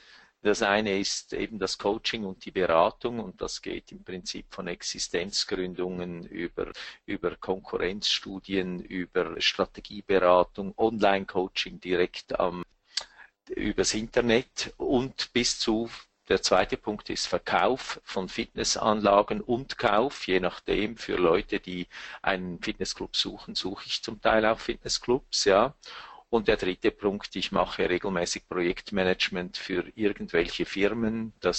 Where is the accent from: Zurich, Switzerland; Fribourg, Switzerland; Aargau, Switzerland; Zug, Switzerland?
Zurich, Switzerland; Ich komme aus der Schweiz, aus Zürich.